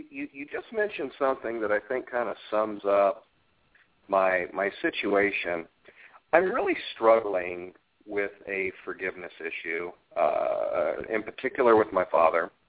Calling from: Phoenix, Arizona, United States; I'm in Phoenix, Arizona.

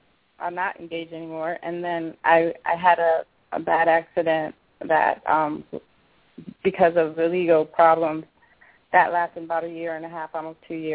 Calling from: Miami, Florida, United States; I'm calling from Miami.

